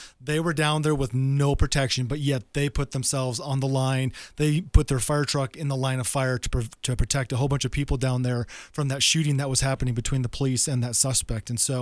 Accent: Minnesota, United States; Yep. Born and raised in Minnesota, yep.

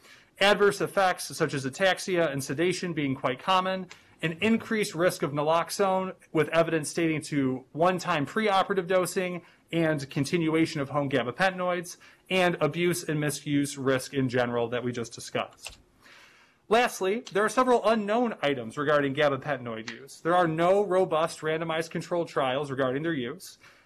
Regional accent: Michigan, United States; my home state, Michigan, right on their heels in 2019

